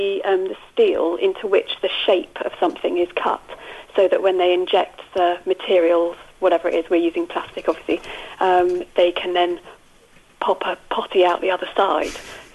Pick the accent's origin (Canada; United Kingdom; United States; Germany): United Kingdom; So we will be those Brits, I'm afraid.